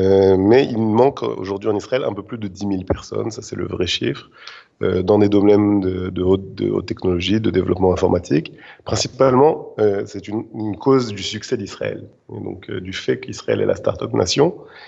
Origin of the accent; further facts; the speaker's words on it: Paris, Île-de-France, France; moved away as an adult; j'ai grandi à Paris, j'ai été étudiant au lycée à Paris. Après, j'ai fait mon alia vers 18 ans, j'ai étudié à l'Université hébraïque de Jérusalem.